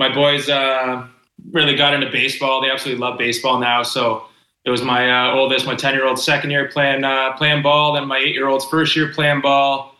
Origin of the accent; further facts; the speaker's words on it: Ontario, Canada; I grew up in Gardner River First Nation, right outside Sault Ste. Marie.